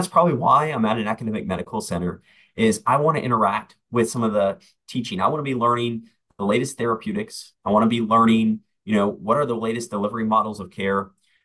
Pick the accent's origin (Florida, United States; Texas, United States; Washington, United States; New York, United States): Florida, United States; Clearwater Beach; now in Atlanta, United States; So I grew up in Clearwater Beach, Florida. I would surf on the beaches when there were storms because Clearwater Beach doesn't have the biggest waves, but I really enjoyed it.